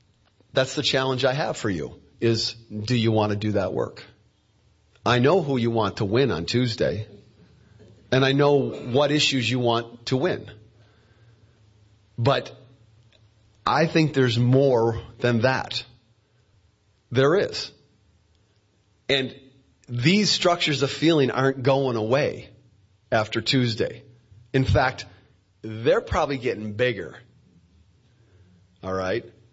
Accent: Detroit, Michigan, United States; I'm from Michigan. I'm from Detroit.

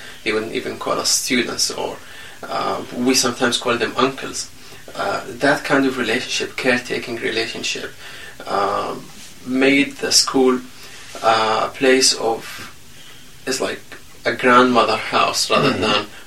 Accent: Rafah, Gaza Strip, Palestine; So, I grew up in Gaza Strip, in the south of Gaza Strip, in a place called Rafah refugee camp.

